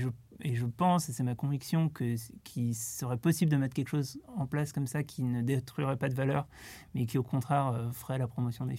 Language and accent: French; Lyon, Auvergne-Rhône-Alpes, France; now in Paris, France; Je viens de Lyon et donc j'habite à Paris, mais j'ai encore de la famille à Lyon